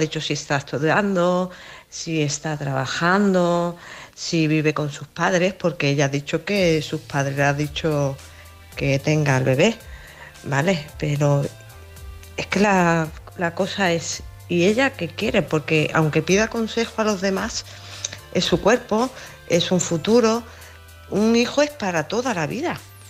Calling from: Málaga, Andalusia, Spain; de Málaga.

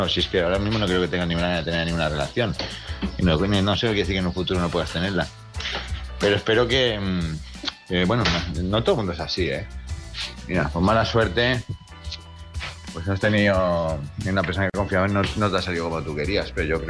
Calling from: Palma, Balearic Islands, Spain; de Palamallorca.

